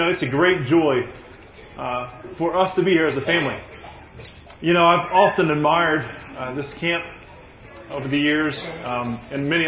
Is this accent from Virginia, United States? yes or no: yes; Virginia, United States; We're from Virginia, so it's a little different out this way, a little bit more smoky than where we are